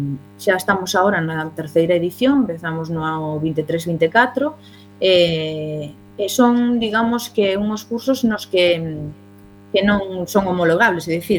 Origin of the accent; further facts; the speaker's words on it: Narón, Galicia, Spain; eu son de Narón